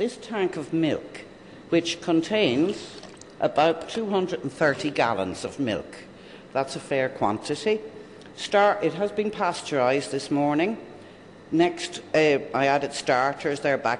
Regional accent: Dublin, Leinster, Ireland; I hail from Dublin City, which explains my beauty.

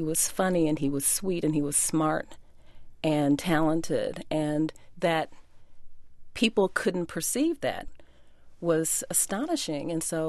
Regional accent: Gary, Indiana, United States; had been shot and killed by white policemen in my hometown of Gary, Indiana

